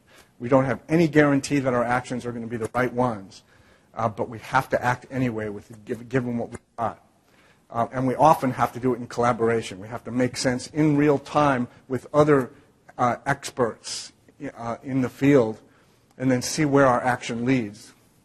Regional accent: Cleveland, Ohio, United States; I'm originally from Cleveland, Ohio. I live in California now, but originally from Cleveland, Ohio.

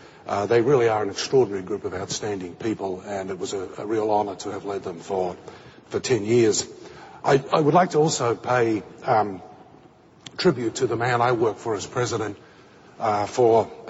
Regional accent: Australia; accent: Australian; I guess you hadn't worked out that I'm Australian by origin.

